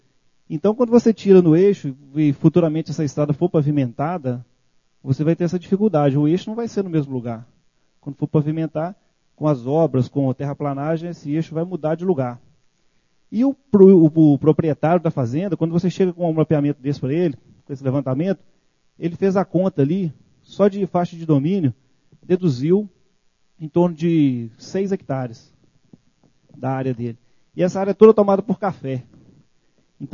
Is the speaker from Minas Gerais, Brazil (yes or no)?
yes; Minas Gerais, Brazil; eu sou lá do leste de Minas, né? Mais precisamente da região de cafeicultura de montanha.